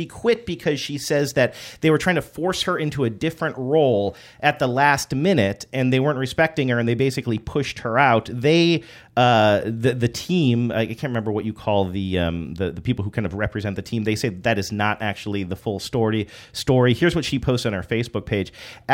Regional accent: Midwest, United States; Boy, what a rude thing to say about the Midwest. I'm from the Midwest.

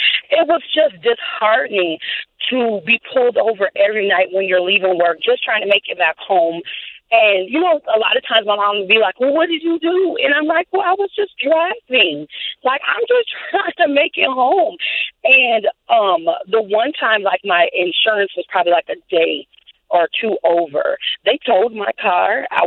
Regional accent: St. Paul, Minnesota, United States; I'm in my 40s also, was raised, born and raised in St. Paul. And my mom happened to move us out of St. Paul into the Roseville, Lauderdale area

